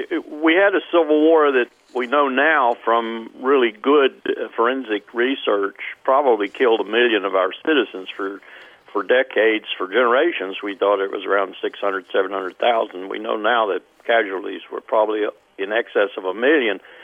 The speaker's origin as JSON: {"language": "English", "region": "South Carolina", "country": "United States", "tie": "born there", "said": "and I knew them well because I was born in South Carolina."}